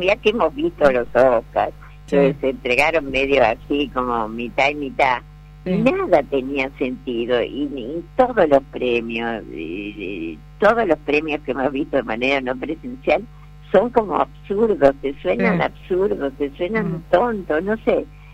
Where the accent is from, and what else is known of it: Argentina